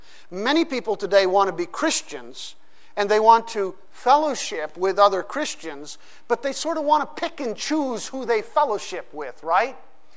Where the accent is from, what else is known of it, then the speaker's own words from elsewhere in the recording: Pakistan; When I was growing up in Pakistan, parents, missionaries there in Pakistan